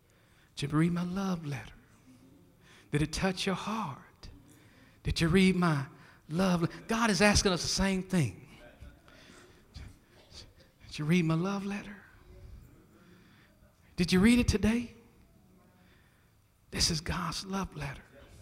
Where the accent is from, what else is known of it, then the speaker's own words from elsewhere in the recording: Texas, United States; And I remember growing up in East Texas, I didn't like for folk to call me black with your black self.